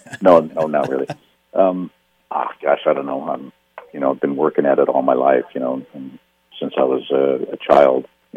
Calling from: Seattle, Washington, United States; Yeah. Seattle.

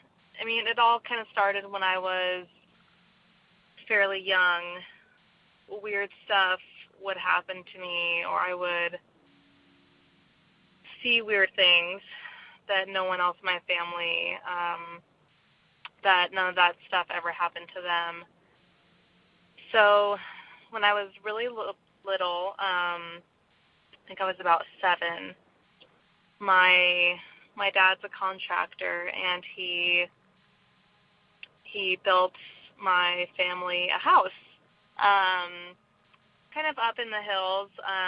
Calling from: California, United States; I am from California.

